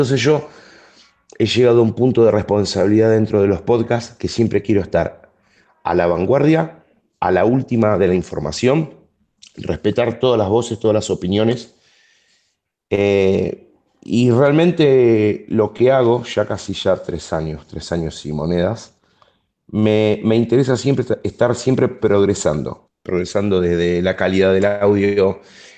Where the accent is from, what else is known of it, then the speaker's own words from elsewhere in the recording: Rosario, Santa Fe, Argentina; Argentino y de la ciudad de Rosario, provincia de Santa Fe.